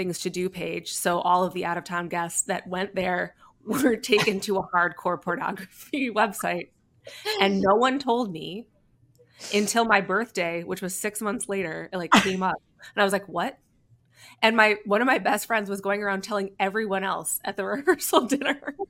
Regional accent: Buffalo, New York, United States; I'm from Buffalo and the wedding was in Buffalo.

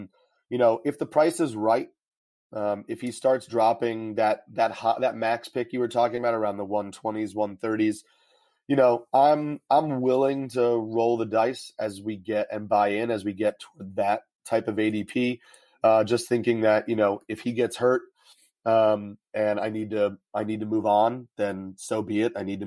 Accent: New York, United States; I'm from New York, so the Yankees are on all the time.

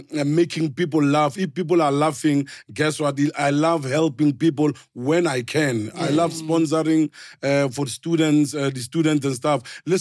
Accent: Hammanskraal, Gauteng, South Africa; born there; Yeah, so I was born in Hammanskraal.

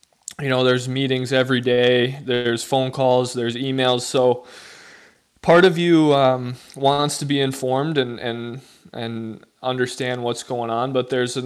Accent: Michigan, United States; also born or lived in Windsor, Canada; So I was born in Windsor, but then my dad got relocated to Michigan with his job working for Ford. So I only lived in Windsor for about a year and a half, and then moved to the States, and I've been there ever since.

